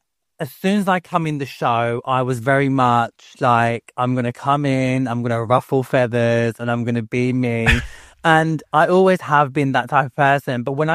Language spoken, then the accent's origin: English; Pakistan; from a South Asian community that I come from, being Pakistani